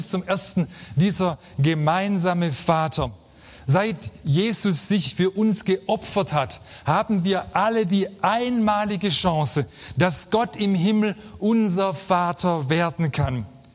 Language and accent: German; Baden-Württemberg, Germany; Und als Schwabe weiß ich sehr wohl, wovon ich rede.